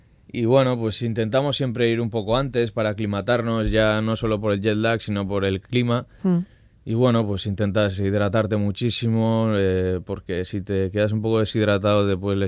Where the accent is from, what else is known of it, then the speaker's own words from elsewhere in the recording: Hernani, Basque Country, Spain; Yo soy de Hernani y vivo en Hernani.